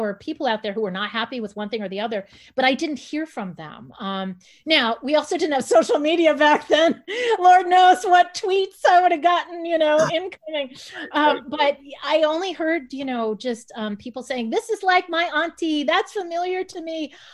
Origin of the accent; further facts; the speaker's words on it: Chicago, Illinois, United States; And culturally, I was raised Native, even though I was born and raised in Chicago.